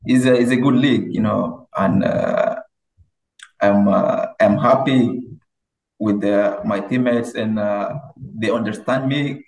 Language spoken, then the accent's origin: English; Nigeria; I was in Nigeria back in the days playing for academy